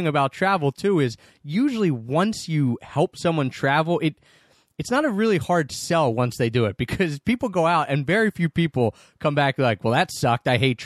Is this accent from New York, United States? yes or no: no; King of Prussia, Pennsylvania, United States; Suburban Philadelphia, an area called King of Prussia, the biggest, most stores in a single mall in all of America. So that's our claim to fame.